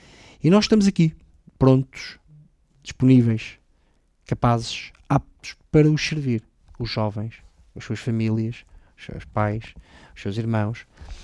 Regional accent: Portugal; nós somos portugueses, queremos ser portugueses. Nós todos.

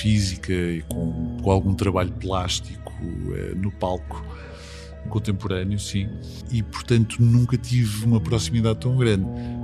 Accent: Macau; Mas mais ou menos por essa altura, nos anos 90, a RTP não transmitia programação nenhuma para Macau. Nós tínhamos um canal, que era a Teledifusão de Macau

